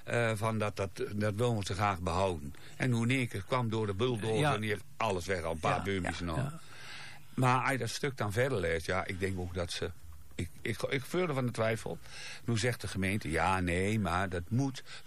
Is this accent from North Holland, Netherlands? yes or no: no; Apeldoorn, Gelderland, Netherlands; Ik zeg, ik kom uit Apeldoorn.